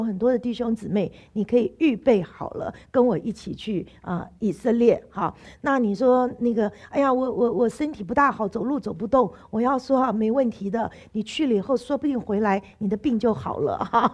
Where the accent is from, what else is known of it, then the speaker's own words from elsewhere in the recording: United States; 我们美国人的感恩节是十一月的最后一个礼拜四